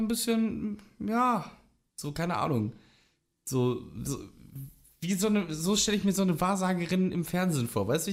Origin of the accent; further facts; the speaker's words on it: Dortmund, North Rhine-Westphalia, Germany; denn ich habe jeden Tag um 19.09 Uhr auf die Uhr geguckt als Dortmunder.